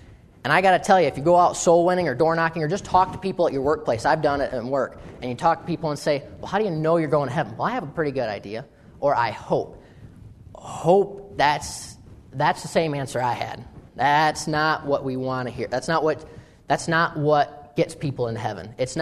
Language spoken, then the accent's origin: English; Tawas City, Michigan, United States; So I was raised in Tawas City, Michigan, about an hour and a half north of here, if you speed. But I was raised in Tawas City. I was raised in a little Lutheran church